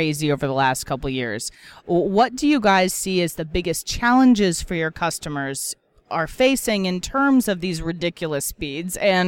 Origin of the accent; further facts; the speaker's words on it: Oregon, United States; you didn't even know that I'm from Oregon.